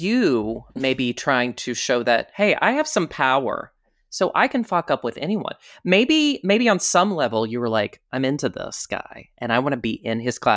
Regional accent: Virginia, United States; now in New York, United States; yeah, I'm from Virginia.

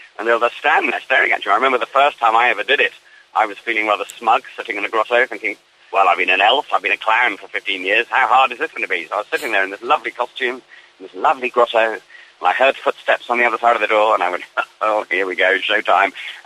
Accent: Ringwood, South East England, United Kingdom; I'm from Ringwood. I grew up in Ringwood, just down the road from Bournemouth.

